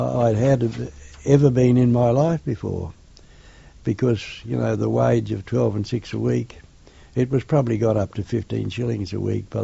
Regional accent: Bayswater, Australia; Where I grew up in Bayswater, we had Italians and Croats and Russians

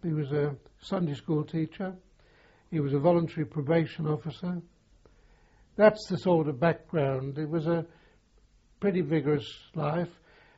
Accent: Liverpool, North West England, United Kingdom; I was born on the 1st of January 1925, and I was born in Liverpool. Actually, the place was called Fazakerley.

